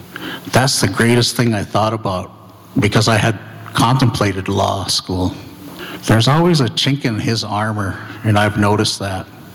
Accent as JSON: {"language": "English", "region": "North Dakota", "country": "United States", "said": "I am Anishinaabe from the Turtle Mountain Band of Ojibwe."}